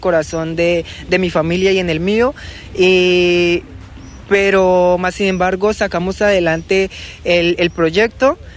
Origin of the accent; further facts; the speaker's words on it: Guaviare, Colombia; yo, carajo, estoy llegando a mi tierra, a mi departamento. Me llenó de mucha más emoción, mucho más orgullo.